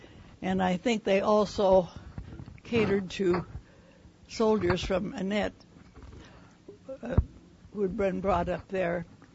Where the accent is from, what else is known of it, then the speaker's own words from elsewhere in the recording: Ketchikan, Alaska, United States; Well, I was born here in Ketchikan and have lived here about all my life.